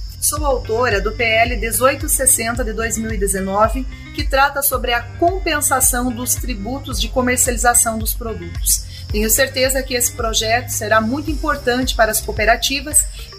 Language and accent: Portuguese; Paraná, Brazil; sou do estado do Paraná